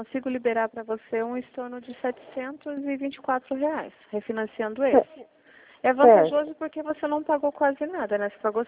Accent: Sorocaba, São Paulo, Brazil; Eu sou de Sorocaba, eu conheço aí.

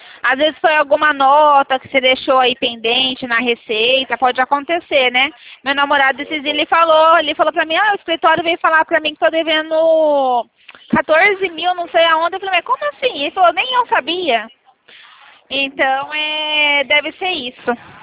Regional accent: São Paulo, Brazil

